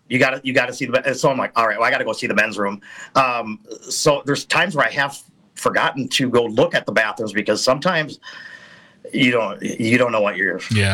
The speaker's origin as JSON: {"language": "English", "town": "Spring Valley", "country": "United States", "tie": "born or raised there", "said": "hey, I'm outside the Spillway in my hometown, Spring Valley, blah, blah, blah."}